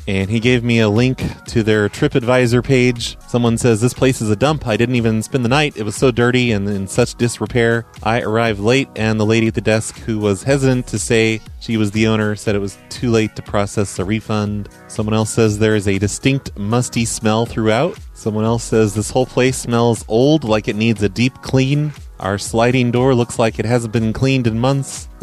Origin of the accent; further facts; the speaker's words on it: Rhode Island, United States; now in Texas, United States; you don't believe that I came from Rhode Island and moved to Texas.